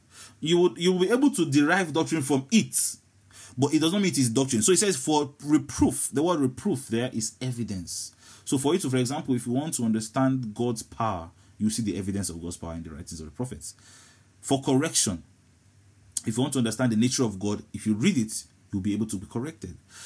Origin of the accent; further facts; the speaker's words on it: Nigeria; Egypt is one of the most difficult places to get into as an African, as a Nigerian specifically.